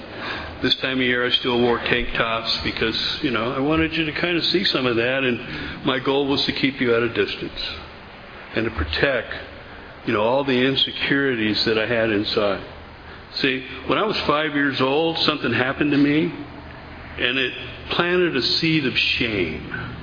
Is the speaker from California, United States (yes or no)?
yes; Oildale, California, United States; I grew up in Bakersfield, Oldale to be exact.